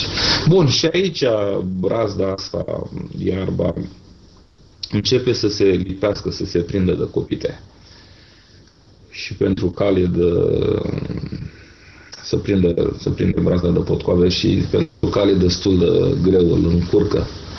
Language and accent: Romanian; Ploiești, Prahova, Romania; Eu de felul meu sunt ploieștean.